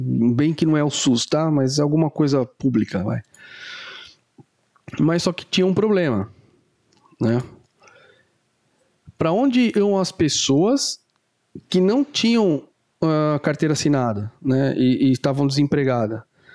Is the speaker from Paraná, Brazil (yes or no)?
no; São Bernardo do Campo, São Paulo, Brazil; born there; Na Grande São Paulo, São Bernardo do Campo, porque foi onde eu nasci. E Mogi das Cruzes foi onde eu estudei, terminei a faculdade de medicina